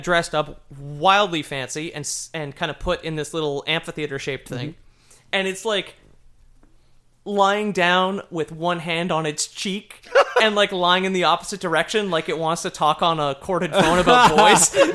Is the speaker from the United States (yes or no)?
no; Canada; We're Canadian. We don't know everything about that.